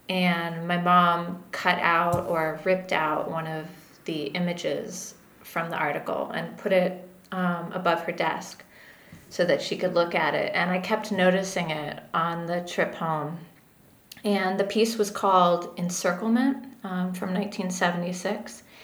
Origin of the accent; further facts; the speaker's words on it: Venice Beach, California, United States; moved away as an adult; also born or lived in New York; now in Basel, Switzerland; I'm a poet and critic from Southern California. I'm originally from Venice Beach, and then I went to school in New York, where I ended up living for many years